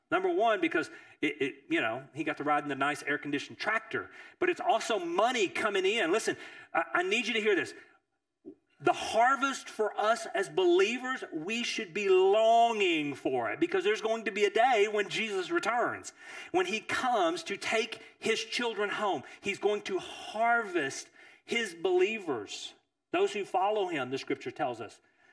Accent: Texas, United States; You know, I grew up in East Texas, and I was not an ag guy. That was not my world.

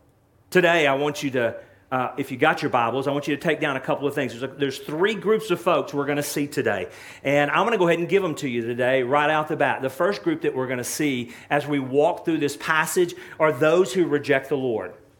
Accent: Texas, United States; my wife and I, we are from East Texas. And East Texas is a place that's very dear to us growing up.

